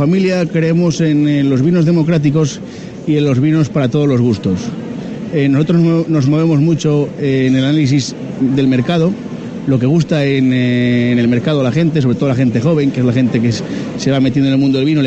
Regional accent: Valladolid, Castile and León, Spain; born there; Bodegas Copa Boca es una bodega familiar de Valladolid, nacimos en Valladolid

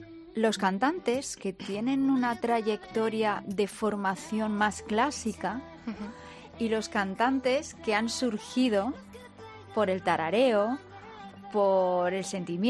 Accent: Madrid, Community of Madrid, Spain; somos muchos madrileños

